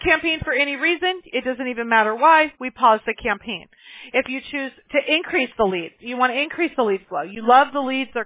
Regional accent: Apple Valley, California, United States; I grew up in Apple Valley.

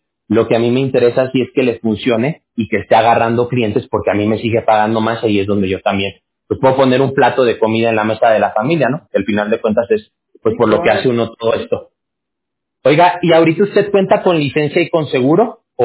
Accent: Aguascalientes, Mexico; yo prácticamente me crié en Aguascalientes.

